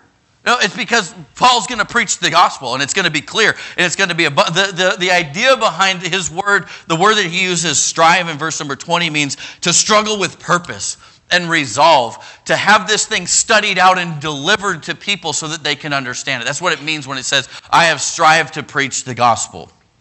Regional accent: Minnesota, United States; I grew up in Minnesota, we play hockey, right?

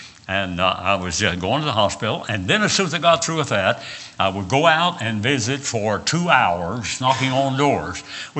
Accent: West Virginia, United States; I said, "I'm from West Virginia."

